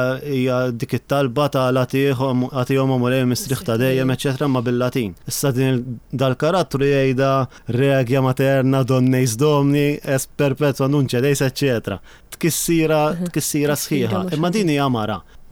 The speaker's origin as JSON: {"language": "Maltese", "town": "Senglea", "region": "South Eastern Region", "country": "Malta", "said": "Jiena mill-Isla, jiġifieri l-ambjent tal-Kottonera nafu tista' tgħid daqskemm naf il-Palatidi."}